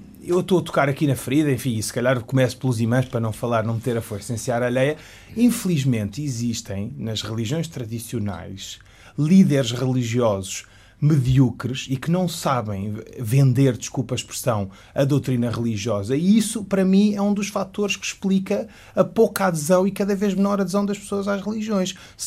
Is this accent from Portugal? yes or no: yes; Portugal; eu, que sou português e que professo a religião islâmica.